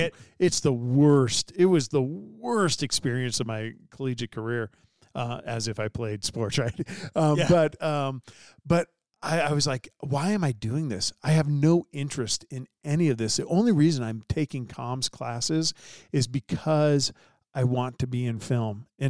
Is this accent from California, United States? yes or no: yes; San Diego, California, United States; We grew up in San Diego together, and she, after my mission, was at BYU. So I was like, I guess I'm moving to Utah.